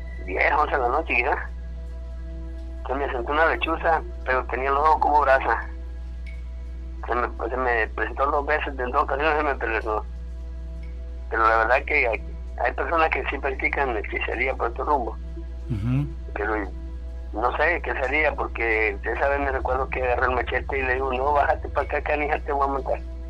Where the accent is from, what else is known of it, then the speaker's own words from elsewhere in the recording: Guatemala; moved away; porque le digo que yo soy de Guatemala, no soy de aquí. He andado caminando por diferentes lugares. Ya aquí me establecí porque aquí tengo mi familia.